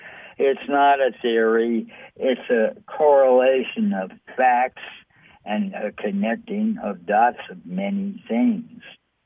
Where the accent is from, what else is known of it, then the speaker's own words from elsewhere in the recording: New York City, New York, United States; I once talked to this guy. I'm from New York City.